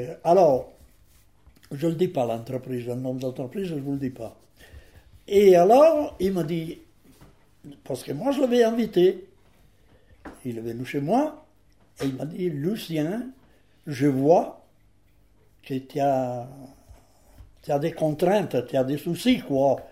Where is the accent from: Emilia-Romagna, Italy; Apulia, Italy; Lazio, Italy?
Emilia-Romagna, Italy; Modena; French is a second language; moved away as an adult; now in France; je vais au bureau de migration de chez nous, à la Provence, à Modena